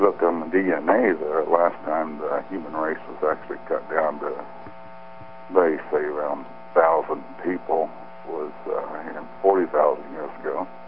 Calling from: Kansas City, United States; from Kansas City.

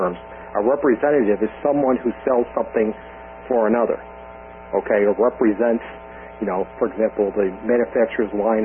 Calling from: New York, United States; from New York.

